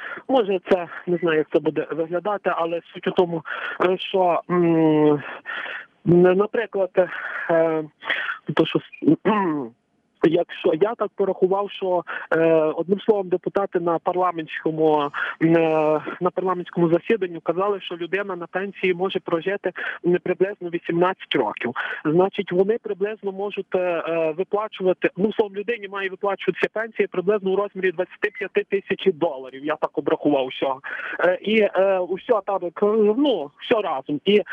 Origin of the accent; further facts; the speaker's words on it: Ivano-Frankivsk Oblast, Ukraine; із Прикарпаття.